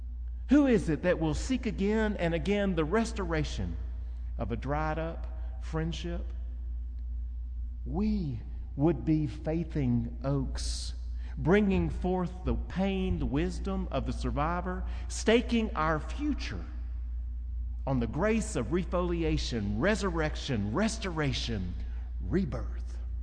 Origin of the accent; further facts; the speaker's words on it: Arkansas, United States; I'm from Arkansas, and I'm an Episcopalian, and it's 10:30 in the morning.